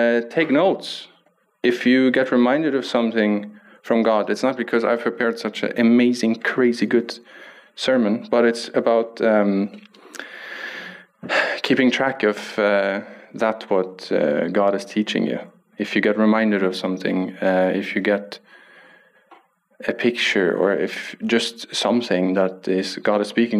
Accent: Germany; English is a second language; now in Norway; So I'm speaking English. I hope that's fine. … I'm a German, 23 years old, married to a Norwegian girl from Sogndal.

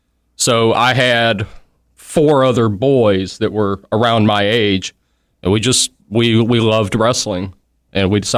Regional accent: Detroit, Michigan, United States; now in Georgia, United States; Well, first of all, I moved to Georgia from Detroit, Michigan, back in May of 2005.

